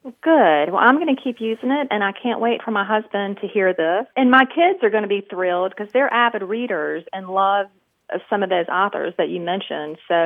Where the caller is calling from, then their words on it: Wilmington, North Carolina, United States; I'm calling you from Wilmington, North Carolina.